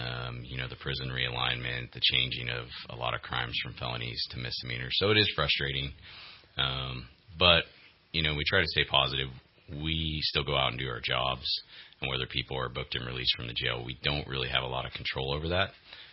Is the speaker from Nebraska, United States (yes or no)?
no; California, United States; Sure. So I was born and raised here in Shasta County.